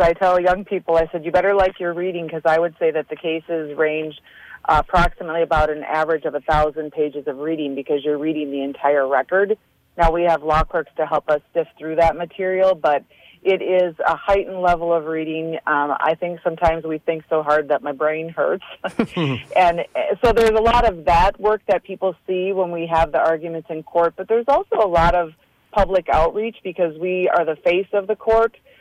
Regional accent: Federal Dam, Minnesota, United States; You know, I value my growing up in Federal Dam.

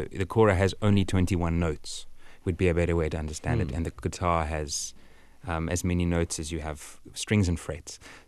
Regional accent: South Africa; especially for me as a South African.

